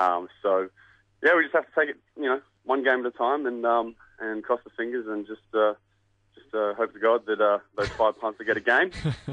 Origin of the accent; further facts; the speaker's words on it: Australia; as an Aussie